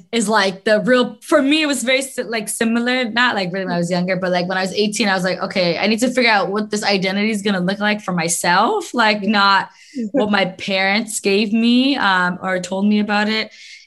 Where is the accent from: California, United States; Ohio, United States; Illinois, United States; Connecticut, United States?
Connecticut, United States; I grew up in Connecticut, so...